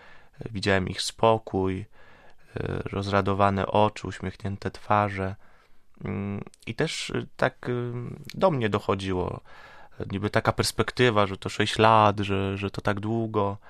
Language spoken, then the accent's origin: Polish; Świnoujście, West Pomeranian Voivodeship, Poland; usłyszała, że jestem ze Świnoujścia i że jakoś postaram się jej załatwić